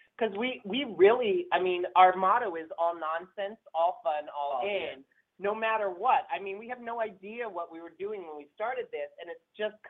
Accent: Garland, Texas, United States; We bonded over the fact that we're both from Texas. I grew up in a little town called Garland, and he grew up in Houston.

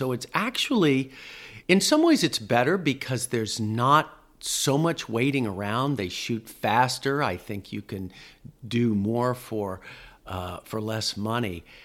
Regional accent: New York, United States; because I was from New York. I was nobody.

